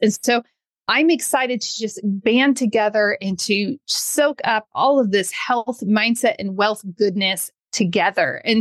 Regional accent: Modesto, California, United States; moved away; We grew up in Modesto, because some of you are probably curious which part. So that's the part, and that's why we're from there.

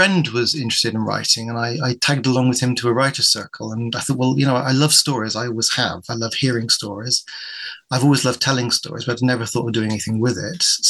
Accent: Bristol, South West England, United Kingdom; now in Wiltshire, United Kingdom; I live in Wiltshire. I'm originally from Bristol

